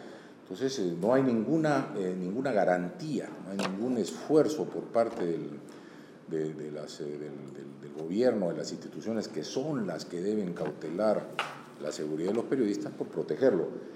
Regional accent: Peru; la experiencia que yo tengo en mi país, en Perú.

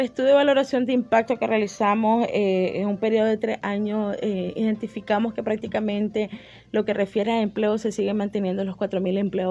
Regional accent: Nicaragua; nosotros como nicaragüenses nos enfrentamos a esta pandemia bajo otra crisis

